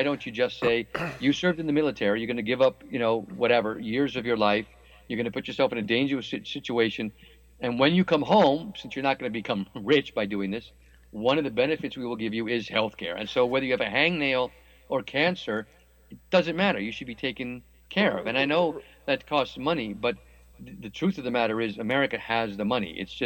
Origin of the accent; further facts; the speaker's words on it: United States; moved away as an adult; I'm American, but I've lived in Europe now for 30 years, so I've experienced, you know, what Americans would call socialized medicine